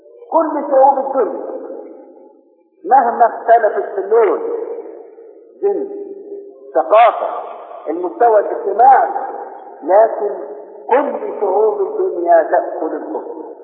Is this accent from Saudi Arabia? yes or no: no; Egypt; نحن يا مصريين